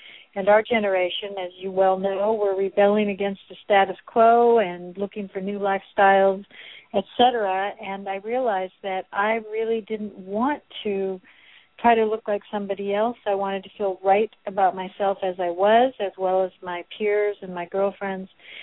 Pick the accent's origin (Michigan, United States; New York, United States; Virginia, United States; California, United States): California, United States; also born or lived in Seattle, United States; I was born in Seattle, Washington. I grew up in Northern California during the 60s, so it was all about Twiggy and fashion and all of that at the beginning